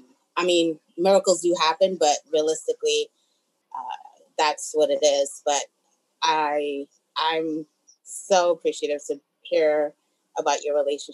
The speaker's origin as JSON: {"language": "English", "country": "Antigua & Barbuda", "said": "I'm from the Caribbean as well"}